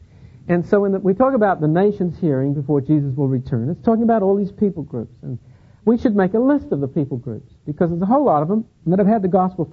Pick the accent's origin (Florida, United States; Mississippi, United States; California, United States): California, United States; Los Angeles; You know, I'm from Los Angeles. I mean, we have Turk and Armenian and Greek, all living right next to one another.